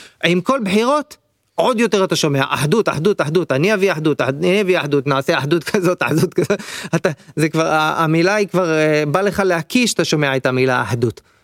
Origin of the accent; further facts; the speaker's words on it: Elyashiv, Central District, Israel; born there; אני נולדתי בעמק חפר במושב אל ישיב, הקימו אותו בשנת 33.